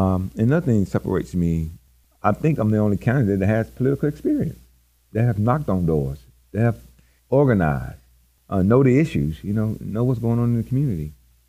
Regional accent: Marianna, Arkansas, United States; Originally, I am from Lee County, Mariana. At the time, the poorest county in the state.

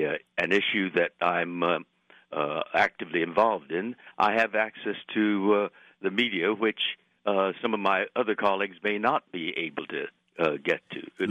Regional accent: Los Angeles, California, United States; born there; My mother was born in Sacramento. My father was a San Franciscan. I was born here in Los Angeles. We're American citizens.

